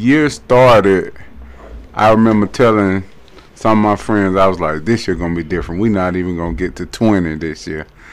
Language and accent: English; Greenville, Alabama, United States; now in Columbus, United States; I ain't from Columbus, Georgia. I'm from Greenville, Alabama. But when I came to Columbus, Georgia, I loved the quietness and peacefulness in this city.